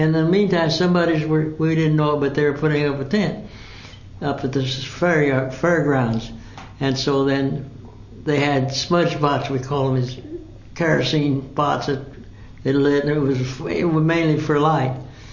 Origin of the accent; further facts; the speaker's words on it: Pittsburg, Kansas, United States; Pittsburgh, Kansas. And one thing, you know, it was about 18,000 to 20,000.